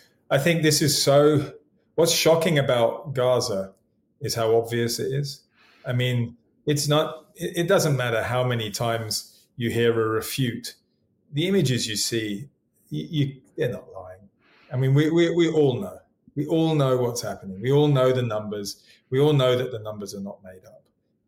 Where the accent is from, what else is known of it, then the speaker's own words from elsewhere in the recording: United Kingdom; now in South Africa; So, you know, I've been in South Africa most of my life. I'm British originally, but South Africa is home, and South Africa is in my blood.